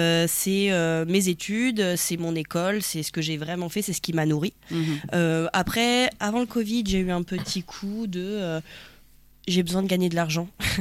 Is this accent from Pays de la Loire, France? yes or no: no; Auvergne-Rhône-Alpes, France; moi je suis auvergnate donc on mange viande, après plat dessert.